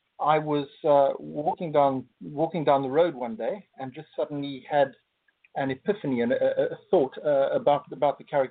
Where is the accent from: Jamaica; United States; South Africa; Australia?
South Africa; now in Surrey, United Kingdom; I hail from South Africa originally. That's where I was born and raised. But I currently live in the UK. And I live in Surrey with my family, my wife and two children.